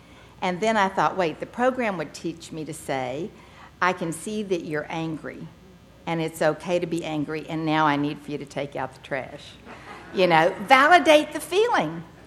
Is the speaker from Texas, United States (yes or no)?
yes; San Antonio, Texas, United States; also born or lived in Midland; Now, when I was born in Midland, Texas. And shortly after I was born, my family moved to San Antonio, and that's where I grew up.